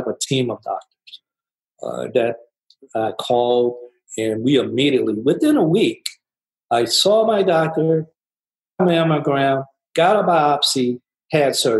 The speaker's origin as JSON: {"language": "English", "town": "Gaston", "region": "Alabama", "country": "United States", "tie": "born or raised there", "said": "growing up in Gaston, Alabama, and paving the road, me and many, many, many others."}